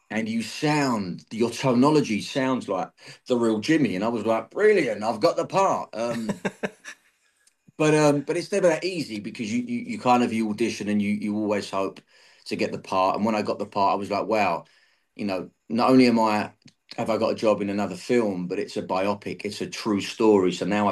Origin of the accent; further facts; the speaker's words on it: United Kingdom; no, I'm actually British.